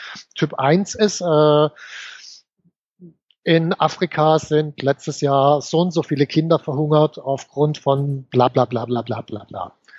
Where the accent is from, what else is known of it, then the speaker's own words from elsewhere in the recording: Baden-Württemberg, Germany; ich darf das als Schwabe auch sagen, weil ich bin auch Schwabe.